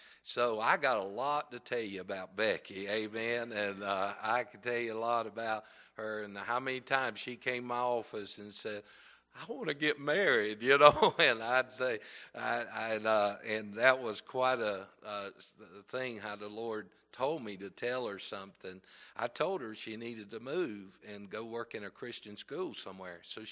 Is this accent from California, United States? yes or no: no; North Carolina, United States; I am a Southern boy and from North Carolina. Well, I tell folks I'm from the North, but it's called North Carolina.